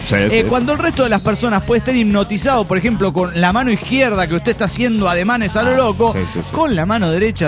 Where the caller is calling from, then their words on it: Atlanta, Georgia, United States; de Atlanta, Georgia.